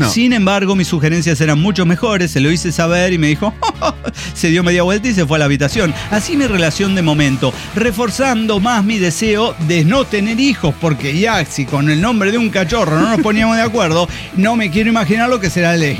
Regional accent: Mexico; Como mexicano

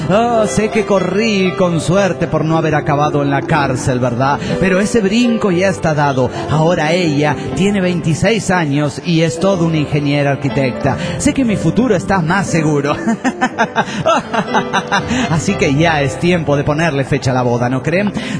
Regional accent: Mexico City, Mexico; de la Ciudad de México.

